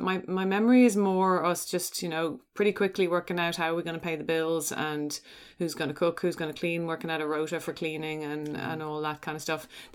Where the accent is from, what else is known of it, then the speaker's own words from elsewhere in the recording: Glenageary, Leinster, Ireland; born there; I was born in Glenageary, which is just up the hill from Dunleary.